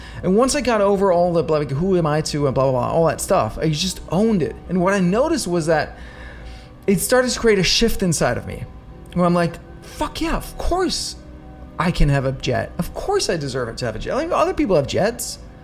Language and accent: English; Denmark; English is a second language; now in New York City, United States; I'm from Denmark. I live in America. I'm in New York City now. I'm about to move to the West Coast, to LA, Malibu.